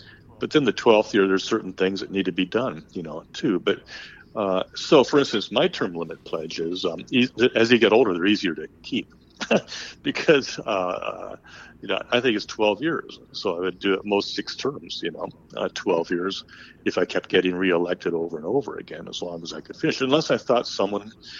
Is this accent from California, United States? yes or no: no; Kellogg, Idaho, United States; I'm from Kellogg, and, you know, you could go out there and see all the tailings ponds and everything